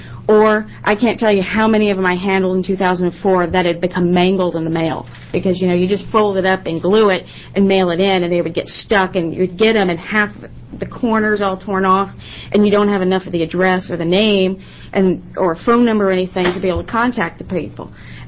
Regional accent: Gresham, Oregon, United States; I'm here from Gresham, Oregon

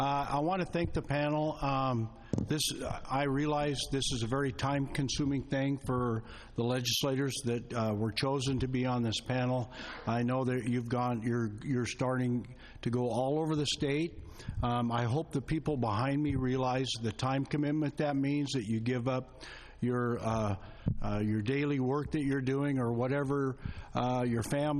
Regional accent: Hood River, Oregon, United States; and it goes from here to my hometown of Hood River.

